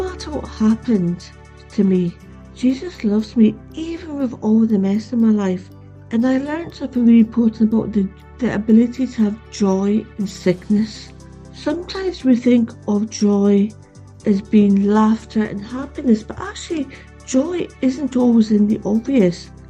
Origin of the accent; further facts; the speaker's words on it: Stonehaven, Scotland, United Kingdom; I'm from Stonehaven, south of Aberdeen.